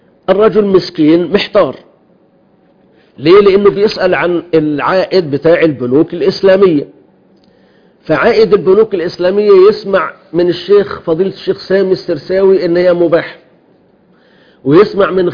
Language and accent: Arabic; Egypt; عندنا في مصر